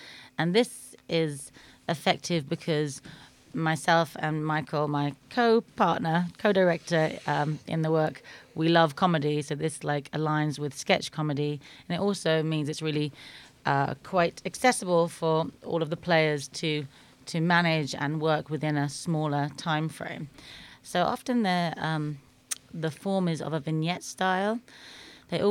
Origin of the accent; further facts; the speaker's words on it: Faversham, South East England, United Kingdom; I grew up in Canterbury and it was actually a town called Faversham, which is 10 miles away from Canterbury.